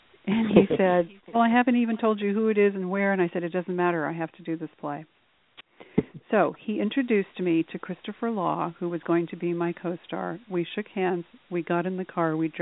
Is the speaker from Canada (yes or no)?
no; Japan; I grew up in Japan, which was a very rich, wonderful experience. I went to a school with 40 nationalities represented by the student body.